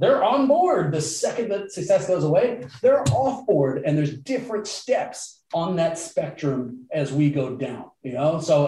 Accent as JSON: {"language": "English", "town": "Oakland", "region": "California", "country": "United States", "tie": "born or raised there", "said": "I'm born and raised in Oakland. The Warriors have always been here."}